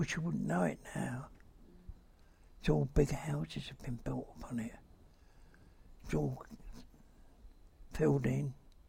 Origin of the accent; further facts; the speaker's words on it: Bermondsey, London, United Kingdom; Because we're Bermondsey born, and now we're Bermondsey born and Bermondsey girl